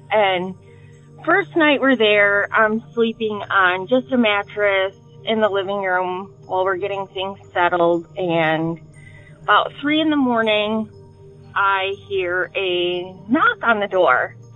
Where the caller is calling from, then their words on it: Detroit, Michigan, United States; I'm calling from the Detroit area